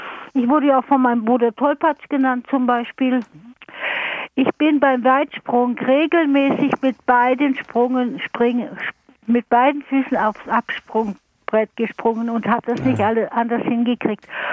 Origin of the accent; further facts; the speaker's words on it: Germany; ich bin ja in der DDR aufgewachsen, war noch ein Jahr in der Mittelschule, bevor wir dann geflohen sind.